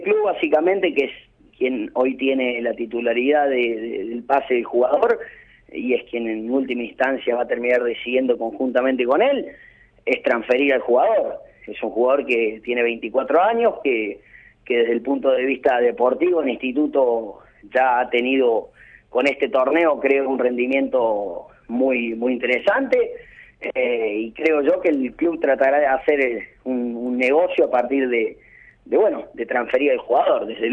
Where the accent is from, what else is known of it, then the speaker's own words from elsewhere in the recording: Córdoba, Argentina; Acá en el interior, yo soy de Córdoba